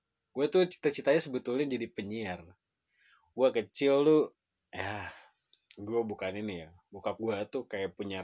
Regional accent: Bandung, West Java, Indonesia; Gue dari Bandung

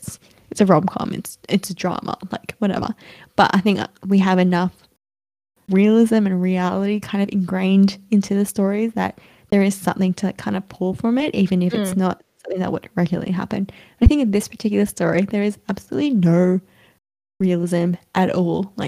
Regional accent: United Kingdom; in America, I would be like a 10 out of 10 because I'm British.

